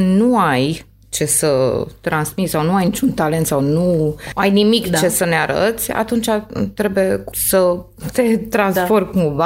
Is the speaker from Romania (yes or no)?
yes; Romania; în primul și în primul rând spun că sunt româncă